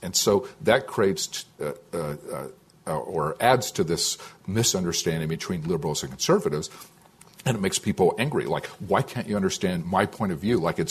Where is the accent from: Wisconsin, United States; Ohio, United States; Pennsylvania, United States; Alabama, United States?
Ohio, United States; where Trump won the election was in those Midwestern industrial states, including my home state of Ohio.